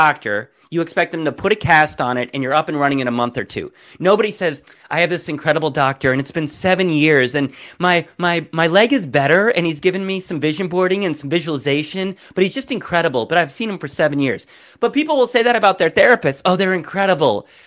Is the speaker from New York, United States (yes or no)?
no; Berkeley, California, United States; when I was younger, I grew up in Berkeley, California.